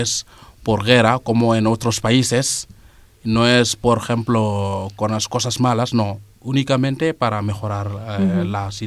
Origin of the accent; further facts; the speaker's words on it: Senegal; A unos 100 kilómetros de Dakar, bajando a la costa.